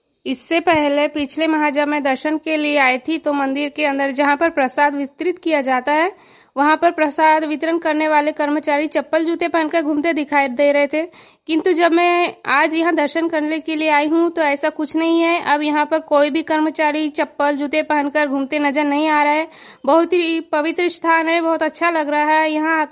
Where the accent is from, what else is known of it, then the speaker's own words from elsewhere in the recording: Madhya Pradesh, India; वैसे तो मैं छिंदवाड़ा जिले की निवासी हूँ